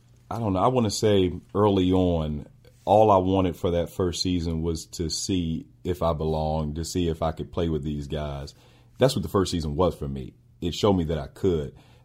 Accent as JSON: {"language": "English", "town": "Richmond", "region": "Virginia", "country": "United States", "lives_now": "Utah", "said": "So I'm from Richmond, East Coast. I'd never seen – real mountains before."}